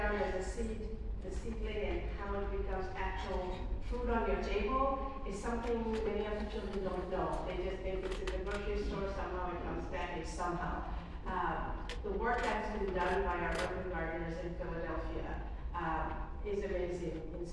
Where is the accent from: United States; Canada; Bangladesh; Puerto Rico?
Bangladesh; So when I grew up in Bangladesh as a little girl, we had a garden where we had chickens.